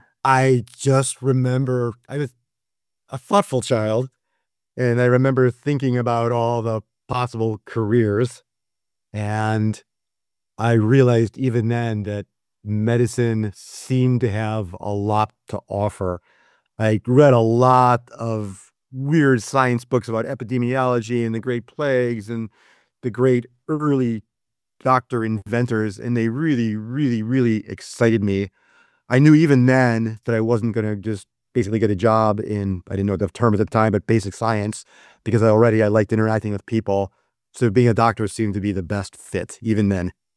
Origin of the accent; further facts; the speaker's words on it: Midwest, United States; I'm born and raised in the Midwest, didn't manage to escape for about the 30 years of my life